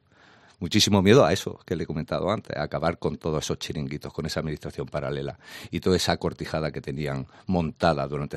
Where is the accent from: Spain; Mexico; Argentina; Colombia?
Spain; Jaén, Andalusia; apuesten por Jaén de una vez, porque es la eterna olvidada, todo lo conocemos, somos la cenicienta de Andalucía y de España.